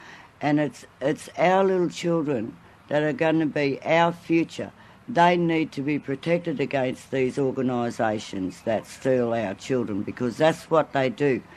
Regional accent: Gunnedah, New South Wales, Australia; babies, from my area

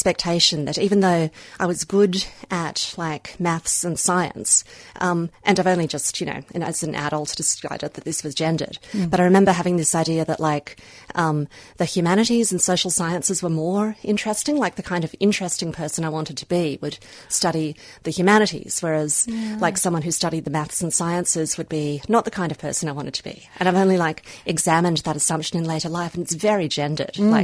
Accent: Hobart, Tasmania, Australia; like growing up in Tasmania, Hobart was one of the few ports that still accepted nuclear warships.

